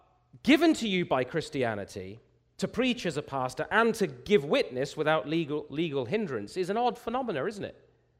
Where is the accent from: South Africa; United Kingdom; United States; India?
United Kingdom; England; now in Canada; as an Englishman, it struck me, as a sort of English Canadian now